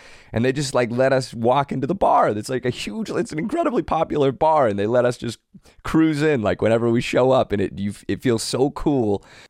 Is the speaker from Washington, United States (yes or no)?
yes; Seattle, Washington, United States; And I told him I'm from Seattle.